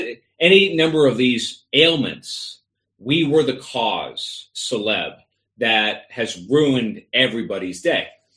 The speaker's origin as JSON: {"language": "English", "country": "United States", "said": "and then to perhaps living in the suburbs, right, to speak as an American."}